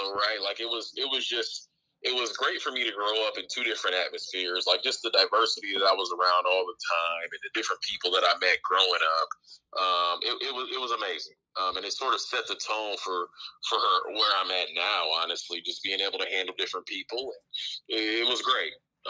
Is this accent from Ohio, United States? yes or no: yes; Akron, Ohio, United States; Yeah, so growing up, I grew up in Akron, Ohio, and it was crazy.